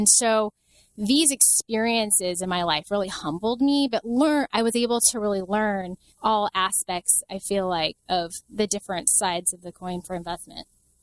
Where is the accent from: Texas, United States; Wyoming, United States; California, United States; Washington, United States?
Washington, United States; Seattle; And I grew up in Seattle, so it was like the Microsofts and the Starbucks and Nordstrom's